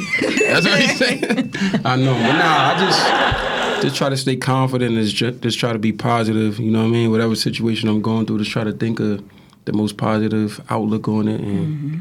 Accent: Jamaica; I'm Jamaican too, though.

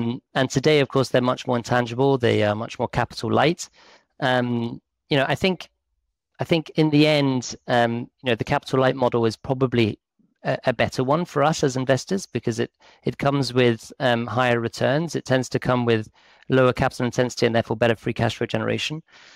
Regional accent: United Kingdom; I'm British

